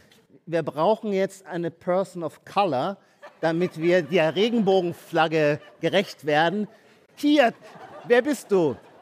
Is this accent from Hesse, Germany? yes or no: no; Baden-Württemberg, Germany; Ich komme auch aus Baden-Württemberg, da gibt es die Streuobstwiese